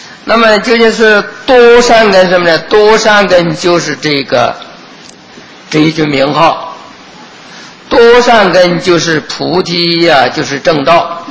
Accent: China; 别说我们中国人不懂啊

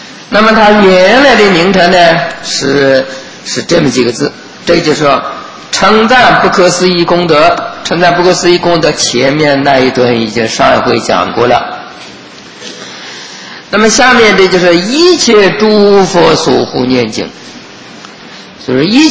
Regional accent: China; 顺乎我们中国人的这个习惯，我们中国人的习惯呢都是喜欢是简单

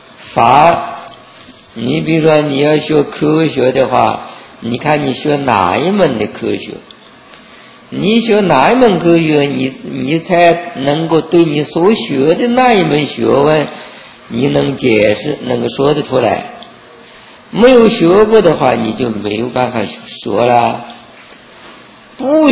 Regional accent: China; 比如说我们中国人，只能说中国人的话，同样中国人的话，各省有各省的这个方言

